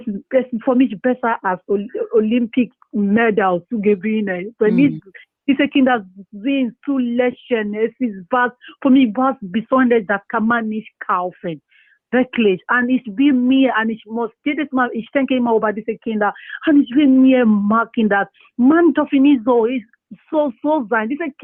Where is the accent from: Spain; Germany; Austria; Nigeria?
Nigeria; German is a second language; Ja, bei uns in Nigeria, es gibt so viele Talente, ne?